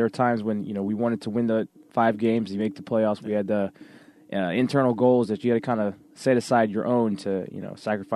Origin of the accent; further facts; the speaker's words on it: North Carolina, United States; Well, I am from North Carolina, so we do race down there.